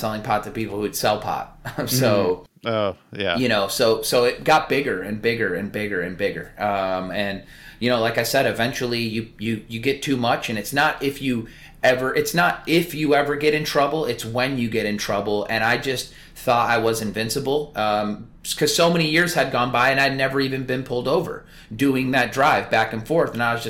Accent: Illinois, United States; I go to prison in Nebraska, even though I'm from Illinois.

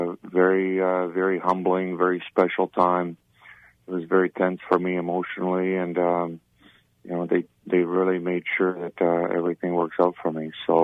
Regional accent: Czechia; English is a second language; moved away as an adult; now in North America; I grew up in communism. I grew up in Czechoslovakia, and you look at older people with utmost respect

